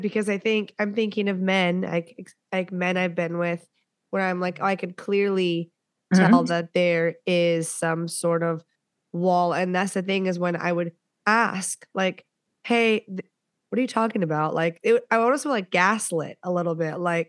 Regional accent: Texas, United States; Okay, so a lot of my family's in Louisiana. I'm from Texas and we were non-denominational, but like mega church, like speaking in tongues, like all that stuff.

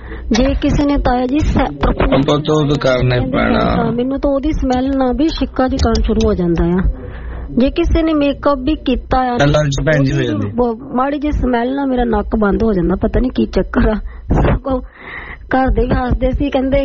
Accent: Punjab, India; moved away; ਉੱਥੋਂ ਇੰਡੀਆ ਤੇ ਮੈਂ ਪੰਜਾਬ ਤੋਂ ਆਈ ਹਾਂ

